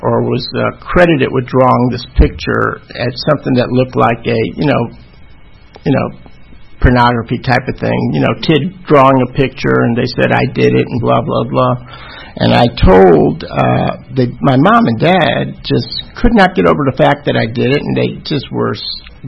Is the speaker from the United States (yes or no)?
yes; Atlanta, Georgia, United States; I'm born and raised in Atlanta, Georgia.